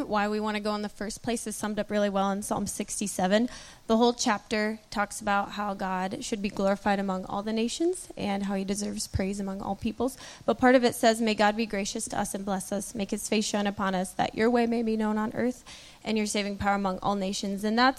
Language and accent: English; Iowa, United States; I grew up here in Iowa, and I've always loved it.